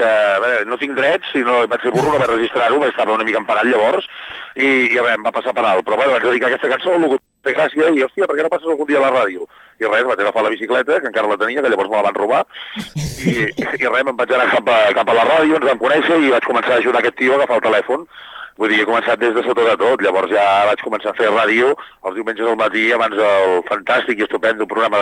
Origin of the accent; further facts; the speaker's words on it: Manlleu, Catalonia, Spain; jo soc de Manlleu, de la comarca d'Osona